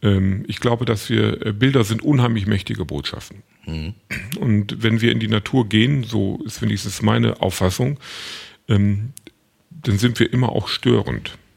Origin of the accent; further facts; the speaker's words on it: Northern Germany, Germany; So, das nimmt man gar nicht mehr wahr als Norddeutscher.